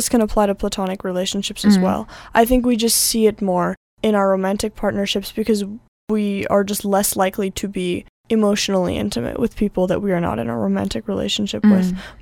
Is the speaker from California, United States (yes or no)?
yes; Los Angeles, California, United States; now in Gyumri, Armenia; I'm from Los Angeles, California, from the United States, and I have been in Gyumri for 9 months, and this is one of my final endeavors before I leave Armenia.